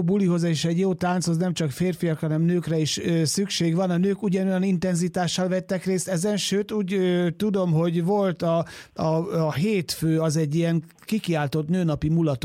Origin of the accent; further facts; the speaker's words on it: Zala, Hungary; én szerencsére 15 évig falun nőttem fel, úgyhogy Zalában ott azért voltak emlékeim